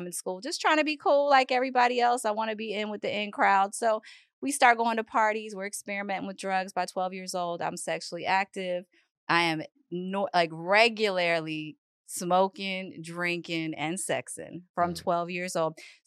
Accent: Baltimore, Maryland, United States; You know, I'm from Baltimore, so they call us Shorty up there.

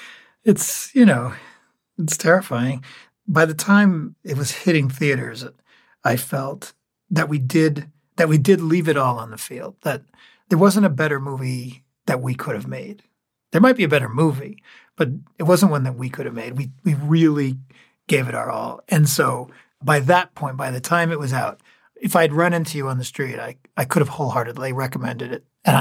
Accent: New England, United States; I grew up in towns in New England that had little amusement parks.

